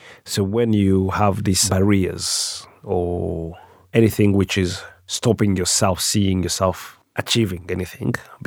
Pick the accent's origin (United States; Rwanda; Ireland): Rwanda; also born or lived in Congo; now in England, United Kingdom; my parents were a refugee in Congo because Rwanda were not welcomed at that time, and then came back to Rwanda in 1992, and then I came to England after that.